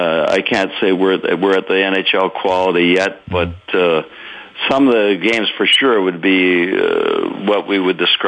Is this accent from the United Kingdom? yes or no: no; Canada; We'll say Canadian. I'm from Canada